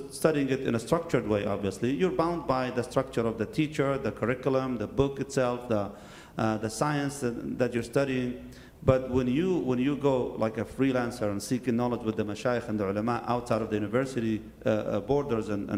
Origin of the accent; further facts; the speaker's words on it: Kuwait; I was born and raised in Kuwait, alhamdulillah, conservative community